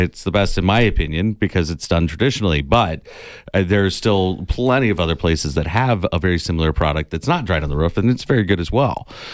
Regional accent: Tucson, Arizona, United States; I'm a Tucsonan. I was born and raised in Tucson, and I wanted the Mexican food from Tucson.

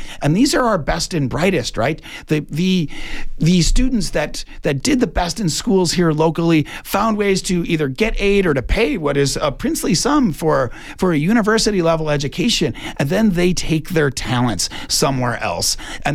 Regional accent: Detroit, Michigan, United States; I was born and raised in the Detroit metro area.

